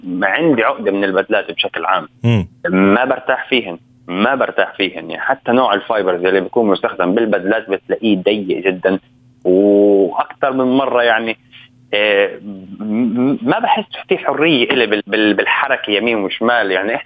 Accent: Palestine; زي ما انت عارف نحن فلسطينية من شمال فلسطين. شمال فلسطين معظم فلاحين

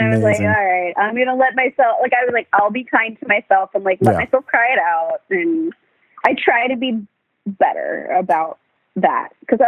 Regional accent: Ohio, United States; now in Los Angeles, United States; And when I wanted to move to LA, I grew up in Ohio and I was like, I want to live in LA.

